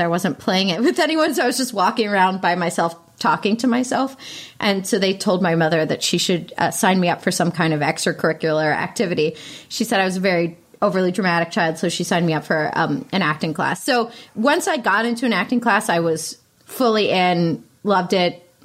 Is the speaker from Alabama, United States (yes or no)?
no; Pittsburgh, Pennsylvania, United States; Pittsburgh, Pennsylvania.